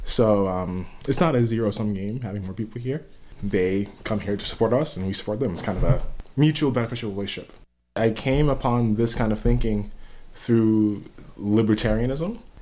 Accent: New York City, New York, United States; moved away as an adult; also born or lived in North Carolina; I'm originally from New York City. I lived there till I went off to college, really, with about a year gap in North Carolina. I've mostly grown up in cities, or prefer cities.

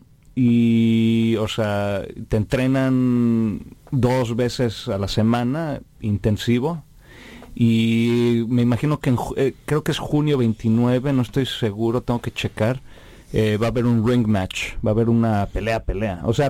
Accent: Mexico; estando en un país como en el West Coast de Norteamérica, a veces es un poco difícil sobresalir como talento latinoamericano, ¿no? Más que nada siendo mexicano.

